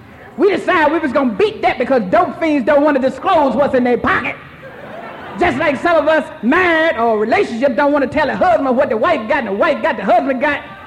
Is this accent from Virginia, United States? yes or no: yes; Hampton, Virginia, United States; You know, I'm come from Hampton, Virginia. You know, some of my folk out here, my sponsees, yes, they are. I love my area.